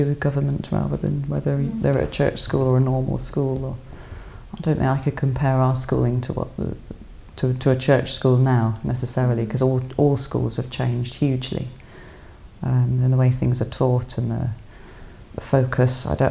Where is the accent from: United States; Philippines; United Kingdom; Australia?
United Kingdom; I'm British